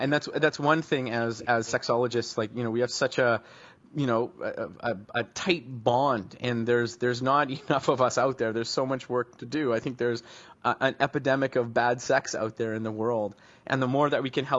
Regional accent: Vancouver, British Columbia, Canada; I grew up back in Vancouver, British Columbia, in Canada

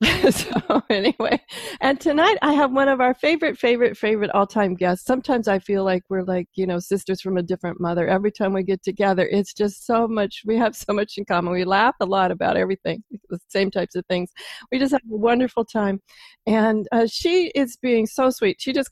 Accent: Pacific Northwest, United States; I had to remind them I'm from the Pacific Northwest and I thought I was home.

